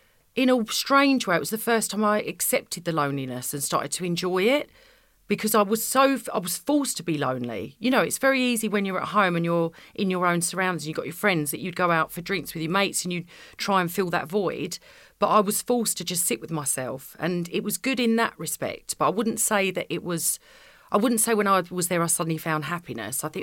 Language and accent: English; East of England, United Kingdom; I'm from Essex